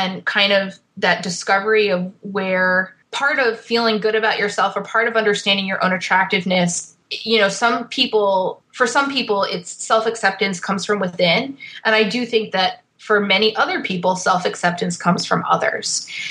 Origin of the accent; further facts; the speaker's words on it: New York, United States; We're from New York, so we were talking to people in the New York area.